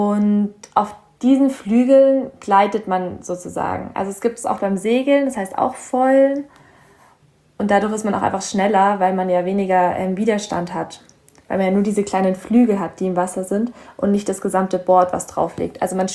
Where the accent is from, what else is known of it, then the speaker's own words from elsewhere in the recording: Bavaria, Germany; ich komme hier aus Bayern